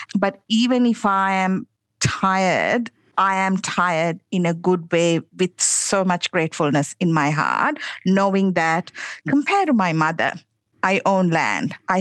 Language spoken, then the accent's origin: English; Sri Lanka; moved away as an adult; I grew up in Sri Lanka and until I came here as a young adult, and I'm a first generation migrant.